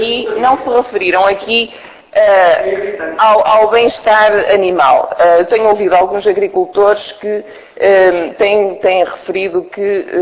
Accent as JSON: {"language": "Portuguese", "town": "Póvoa de Varzim", "region": "Porto", "country": "Portugal", "said": "na Póvoa do Varzim, é de onde eu venho."}